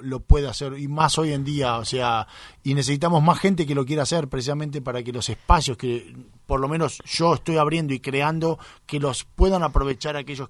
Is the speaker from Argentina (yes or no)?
yes; Temperley, Buenos Aires Province, Argentina; also born or lived in Lanús; yo no nací en Júpiter, nací en la Argentina, de hecho en el Policlínico de Lanús, viví toda mi vida en Temperley.